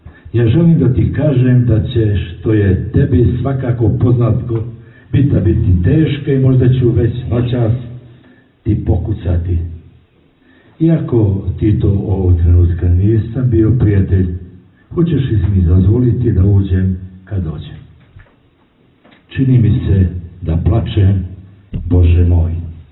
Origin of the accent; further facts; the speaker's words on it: Kolašin, Montenegro; evo ja u mom rodnom gradu sam u prilici da posle 22 objavljene knjige prvi put govorim pjesmu